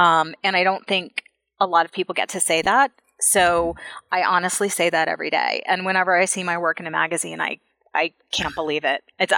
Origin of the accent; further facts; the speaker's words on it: Florida, United States; and we'd go to flea markets and up to Atlanta, because I'm from Florida, to shop flea markets.